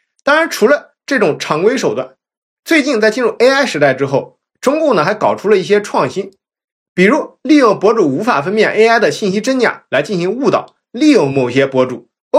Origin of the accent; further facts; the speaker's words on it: China; 作为一个中国人，我们最该关注的是中国问题，而不是美国问题